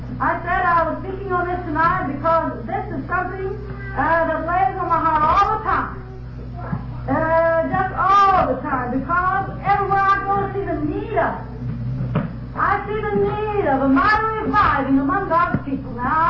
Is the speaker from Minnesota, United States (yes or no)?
no; Oklahoma, United States; When I was a girl growing up in Oklahoma in the cotton patch, I learned all about dew.